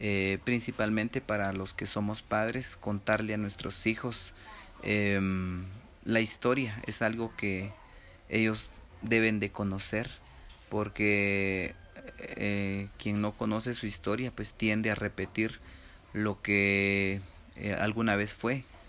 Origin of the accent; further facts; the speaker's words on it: Guatemala; uno de los valores que debemos de practicar como ciudadanos guatemaltecos es el patriotismo